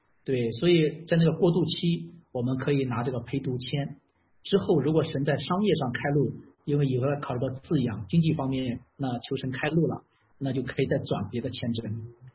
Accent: China; 因为我们是中国人，然后就是这边的出生证明不在医院办

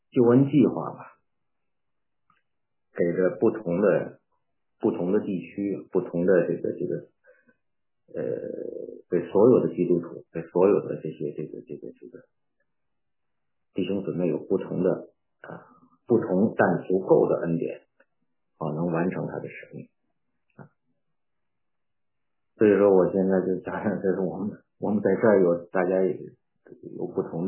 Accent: Beijing, China; 我是北京的传道人，在北京这边土生土长的一个北京人，在那边接受了也认识了信仰，接受了主耶稣。我在北京教会，

